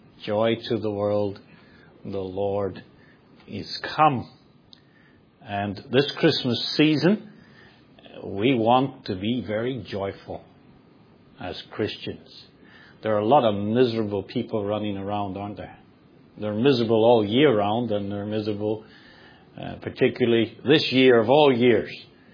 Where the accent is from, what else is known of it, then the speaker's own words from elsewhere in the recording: Ireland; When I grew up in Ireland, there was a famous preacher